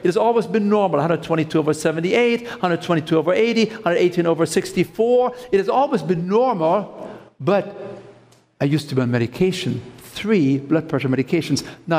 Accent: Connacht, Ireland; because I'm from Mayo.

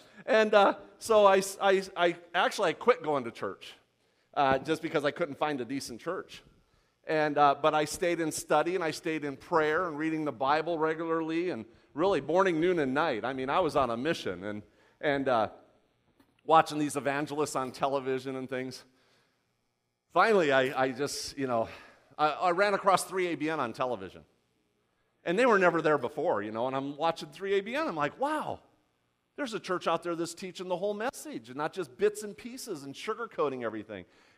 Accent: Las Vegas, Nevada, United States; I mean, I'm from Vegas, but I don't want to roll the dice on the meal, okay?

